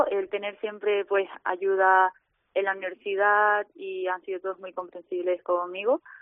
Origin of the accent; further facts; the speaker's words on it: Canary Islands, Spain; soy estudiante de fuera, soy de Canarias.